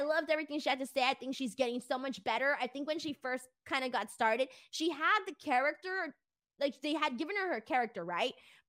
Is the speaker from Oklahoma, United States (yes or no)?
no; Los Angeles, California, United States; Born and raised in Los Angeles. I know a million girls like this.